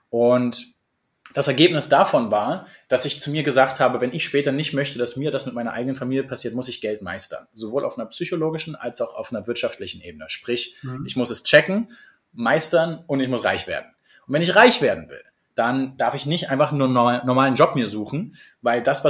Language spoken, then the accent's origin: German; Eisenhüttenstadt, Brandenburg, Germany; Und jetzt kommen wir aus dem Osten, von der polnischen Grenze, Eisenhüttenstadt, auch Stalinstadt genannt, also wirklich gebaut nach dem stalinistisch-leninistischen Ideal. Und reine Arbeiterstadt